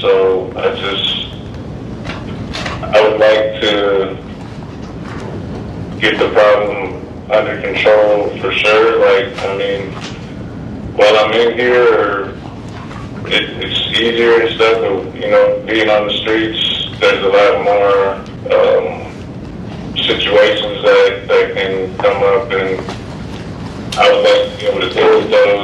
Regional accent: California, United States; Yeah, I'm originally from California. All my family's out there.

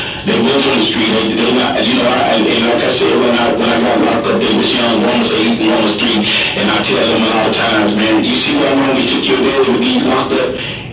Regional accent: Virginia, United States; now in Arizona, United States; I was coming from California, coming home to visit my people. This was in October. So I was trying to get back home to Virginia for the holidays and just ran out of money coming through here.

